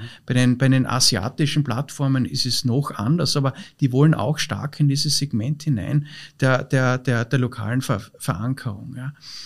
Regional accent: Austria; bei uns in Österreich, wir sind ein reiches Land, wir leben auf einem extrem hohen Niveau

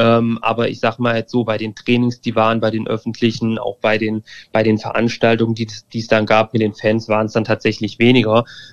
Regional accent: Hesse, Germany; ich komme aus der Nähe von Fulda, also irgendwie Mitteldeutschland

